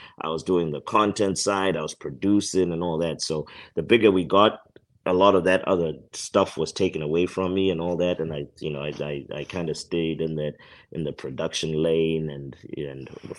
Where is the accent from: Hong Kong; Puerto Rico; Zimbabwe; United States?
Zimbabwe; I was born and raised in Zimbabwe.